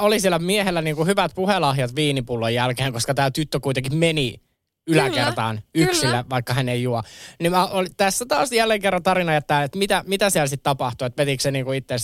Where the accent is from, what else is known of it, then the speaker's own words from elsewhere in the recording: Kerava, Uusimaa, Finland; kun mä nuoruuteni vietin Keravalla